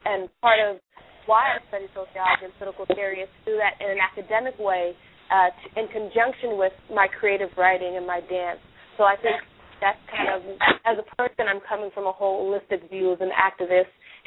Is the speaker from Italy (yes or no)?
no; Jamaica; now in United States; while we do understand our identity and our background and living in America and being Jamaican